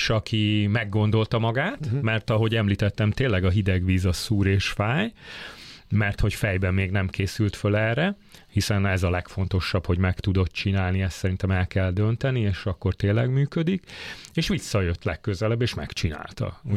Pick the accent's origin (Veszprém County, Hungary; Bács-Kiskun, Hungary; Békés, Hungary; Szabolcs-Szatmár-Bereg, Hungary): Veszprém County, Hungary; Veszprém; Persze, én veszprémi vagyok születésem óta, kis kitérőkkel ezt szoktam mondani.